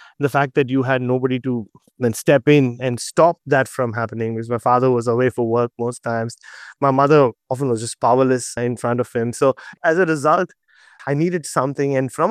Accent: Mumbai, Maharashtra, India; from the outside, it was just any other middle-class family in the northern part of Bombay, as it was called back then.

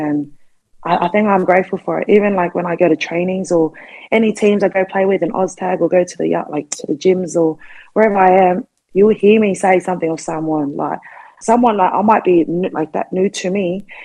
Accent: Auburn, New South Wales, Australia; also born or lived in Lethbridge Park; I was born in Auburn, and then my family, you know, made the move to Lethbridge Park, which is a suburb within the Mount Druitt Council or district. And then pretty much, yeah, we only lived there for a couple of years.

